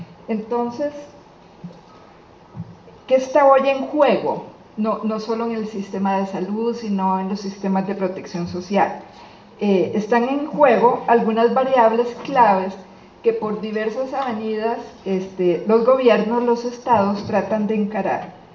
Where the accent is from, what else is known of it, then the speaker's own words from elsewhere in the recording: Costa Rica; como costarricense y desde un organismo internacional